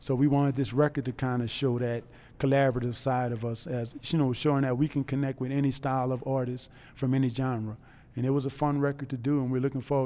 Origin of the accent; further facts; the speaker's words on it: New Orleans, Louisiana, United States; Well, one thing about New Orleans, music is really just like natural.